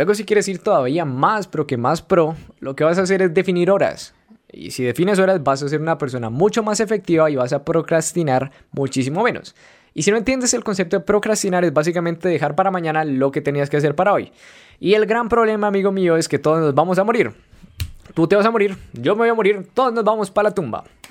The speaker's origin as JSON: {"language": "Spanish", "country": "Colombia", "said": "No sé por qué digo güey si soy colombiano, parce."}